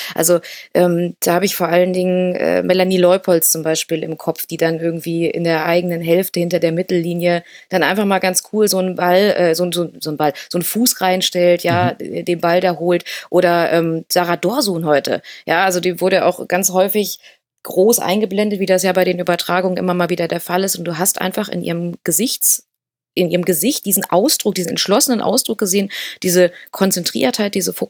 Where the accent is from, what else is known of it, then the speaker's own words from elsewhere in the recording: Berlin, Germany; ich komme ja aus Berlin oder arbeite in Berlin, viel auch unterwegs mit der S-Bahn